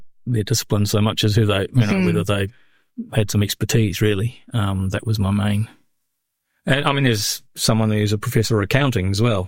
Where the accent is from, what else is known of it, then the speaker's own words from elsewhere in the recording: New Zealand; I know that partly because I'm a New Zealander, but partly because I wrote on New Zealand as well.